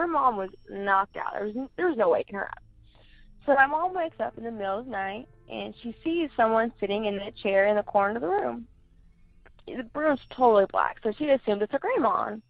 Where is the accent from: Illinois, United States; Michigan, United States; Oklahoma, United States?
Oklahoma, United States; Tulsa; I'm from Tulsa, Oklahoma